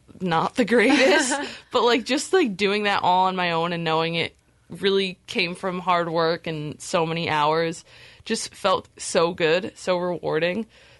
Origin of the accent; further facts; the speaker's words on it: Colonia, New Jersey, United States; My dad owns a office building in my hometown, Colonia, New Jersey.